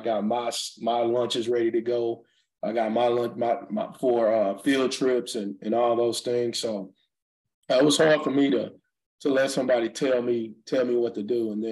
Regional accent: Pittsburgh, Texas, United States; I'm from East Texas, a little small town, Pittsburgh, Texas. Grew up really, really rough, tough life.

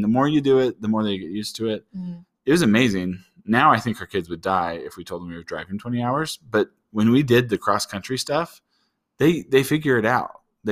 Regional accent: Utah, United States; I grew up in Utah, but only went skiing once a year.

